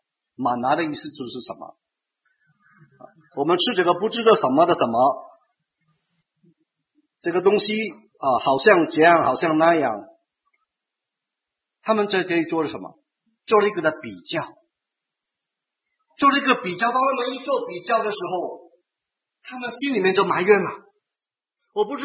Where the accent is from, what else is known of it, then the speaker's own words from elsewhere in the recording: China; 那平常的日子呢，我们中国人很少会对我们的家人说一句我爱你的。